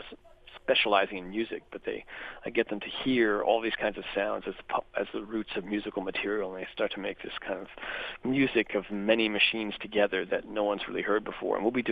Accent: Connecticut, United States; And I grew up in Connecticut, and I read in the local paper about this Connecticut musician named

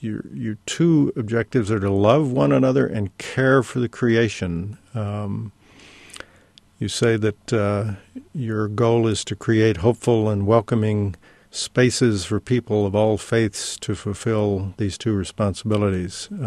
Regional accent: Texas, United States; I grew up in Texas, and perhaps you can explain why it is that Illinois Interfaith Power and Light is messing with Texas.

